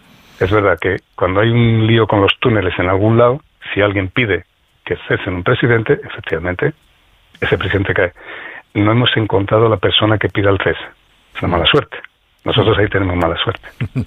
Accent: Asturias, Spain; yo creo que en mi pueblo, y soy asturiano

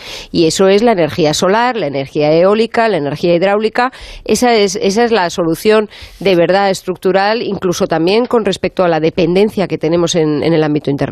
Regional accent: Spain; Sí, la verdad es que cómo somos los españoles, ¿no?

